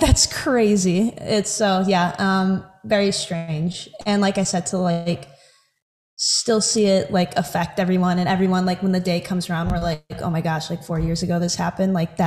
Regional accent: Michigan, United States; I mean, I'm from Michigan. I'm from the Midwest.

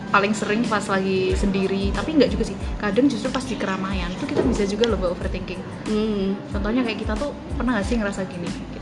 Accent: Yogyakarta, Special Region of Yogyakarta, Indonesia; Aku bukan orang Jawa soalnya, aku orang Jogja medok.

